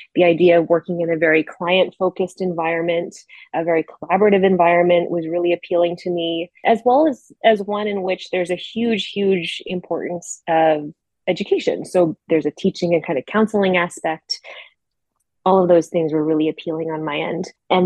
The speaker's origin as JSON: {"language": "English", "town": "Stouffville", "region": "Ontario", "country": "Canada", "lives_now": "Montreal, Canada", "said": "I'm just a rising 2L at McGill here in Montreal. Outside of that, I hail from Stouffville, Ontario. I'm obviously now living in Montreal"}